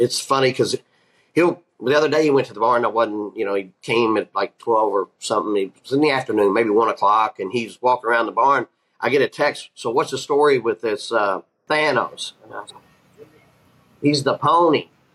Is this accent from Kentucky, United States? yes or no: yes; Kentucky, United States; And I grew up right outside Churchill Downs on First Street. And there's a couple of trainers that grew up in that same neighborhood.